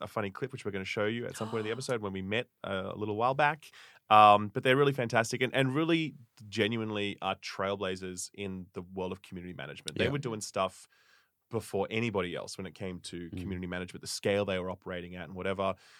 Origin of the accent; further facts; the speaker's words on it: Australia; as an Australian driving through this blizzard and the road is so iced